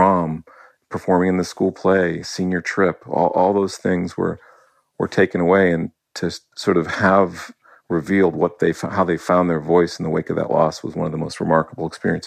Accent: New England, United States; It's like a snow day. I grew up in New England.

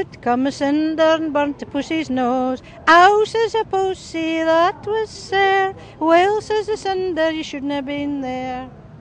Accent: Scotland, United Kingdom; So I'm a Scottish poet, singer and storyteller.

